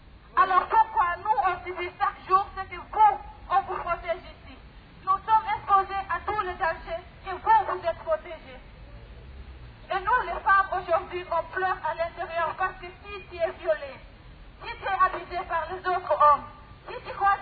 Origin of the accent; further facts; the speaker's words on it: Guinea; je suis de Guinée-Conakry, je fais partie des collectifs de femmes